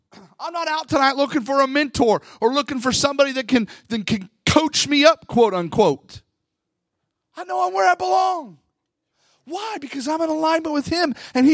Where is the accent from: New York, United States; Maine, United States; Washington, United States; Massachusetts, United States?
Washington, United States; I got to see Bill Clinton in person in my hometown as a kid, and I'll never forget the amount of respect that I felt in that moment.